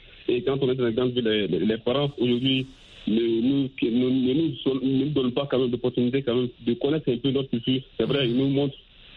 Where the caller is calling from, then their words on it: Sikasso, Mali; Je suis présentement à Sikasso, non loin de la frontière Warren.